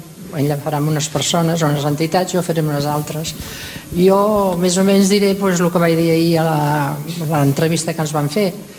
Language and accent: Catalan; Barcelona, Catalonia, Spain; now in Sitges, Spain; jo sóc de fora d'aquí, sóc de Barcelona, i ara ja estic bastant integrada